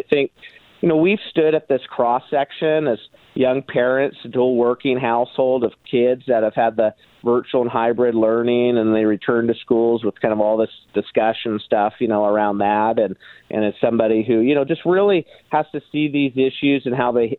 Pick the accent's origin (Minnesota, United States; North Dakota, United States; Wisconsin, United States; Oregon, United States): Oregon, United States; Sandy; And I live in one of the fastest growing communities here in Sandy and in Oregon and Sandy, and it's my hometown.